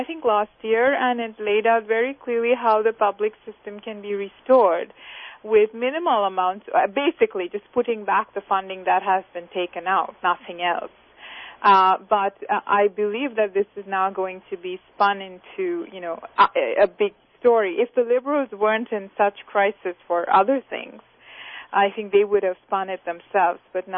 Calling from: Canada; And since I'm calling from Canada

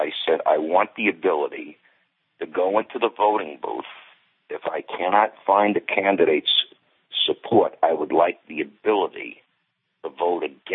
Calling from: Oceanside, New York, United States; Oceanside, New York.

